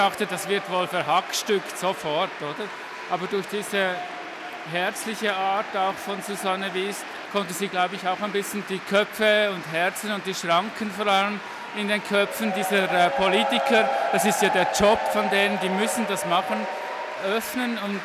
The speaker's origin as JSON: {"language": "German", "country": "Switzerland", "lives_now": "Berlin, Germany", "said": "Ich bin ja aus der Schweiz, hier in Berlin"}